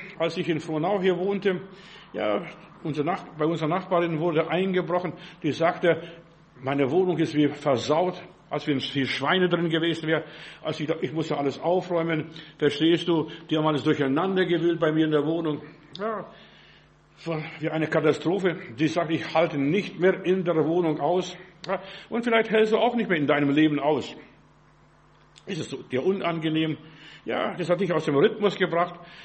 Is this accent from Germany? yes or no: no; Klaipėda, Klaipėda County, Lithuania; Ich bin in Memel, in Litauen, da wo ich gewohnt, wo ich groß geworden bin.